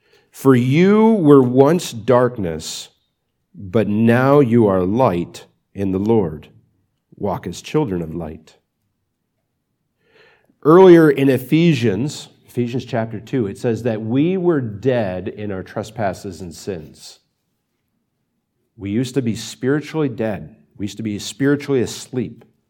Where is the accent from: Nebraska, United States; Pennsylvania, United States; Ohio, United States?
Pennsylvania, United States; because I grew up in Pennsylvania, our culture is a little bit individualistic, right?